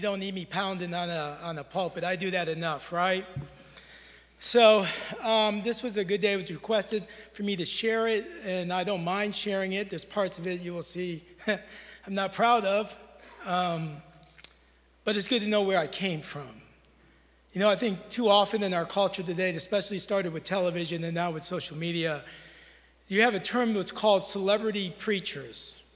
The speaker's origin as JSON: {"language": "English", "town": "Syracuse", "region": "New York", "country": "United States", "tie": "born or raised there", "said": "I was raised in Syracuse, New York. So I am a Yankee."}